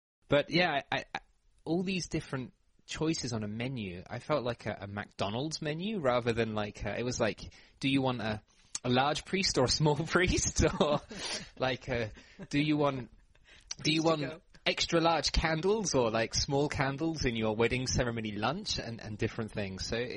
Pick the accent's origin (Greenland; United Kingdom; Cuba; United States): United Kingdom; Well, yeah, because I'm British, maybe.